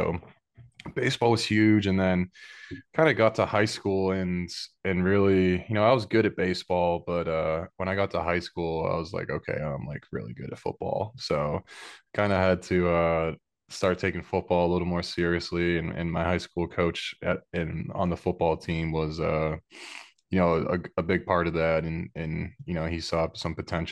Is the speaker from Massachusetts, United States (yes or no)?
yes; Charlton, Massachusetts, United States; Yeah, so I'm from Charlton, Massachusetts, originally, and grew up playing baseball and football